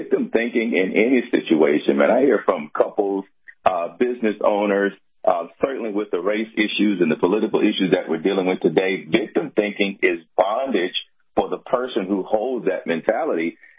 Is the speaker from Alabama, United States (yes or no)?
yes; Tuscaloosa, Alabama, United States; Growing up in Tuscaloosa, Alabama, at the end of, segregation in the school system